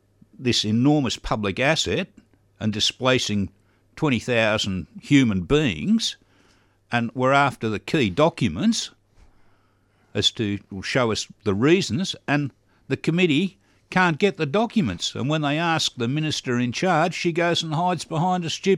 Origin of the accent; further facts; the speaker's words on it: Melbourne, Victoria, Australia; also born or lived in Africa; And found it very strange growing up in Melbourne as somebody who'd come from Africa.